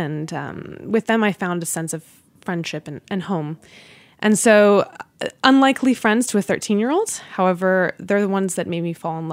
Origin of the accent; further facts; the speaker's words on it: Washington, District of Columbia, United States; born there; also born or lived in Virginia / New Jersey; now in New York, United States; I was born in Washington, D.C., around Silver Spring, Maryland, and then we moved to Virginia, and then to New Jersey, and then later I moved to New York.